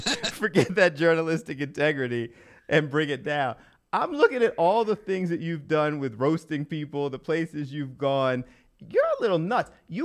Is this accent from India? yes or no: no; Philadelphia, Pennsylvania, United States; I may be biased because I'm a born and raised in Philly guy.